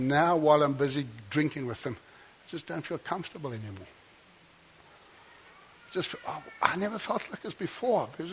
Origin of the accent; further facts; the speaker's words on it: South Africa; I grew up in South Africa in the apartheid era. I was blinded to it.